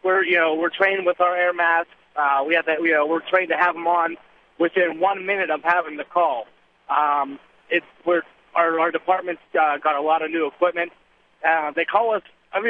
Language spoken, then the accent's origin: English; Johnstown, Pennsylvania, United States; Yes, I'm from Johnstown, PA, as you said. I live about 17 miles from where the plane went down in Pennsylvania.